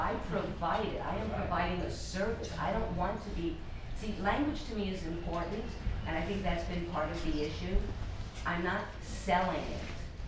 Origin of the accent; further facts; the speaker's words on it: New York, United States; And I'm from New York, and I just have a sense of where it's okay to kind of be and where it's not okay.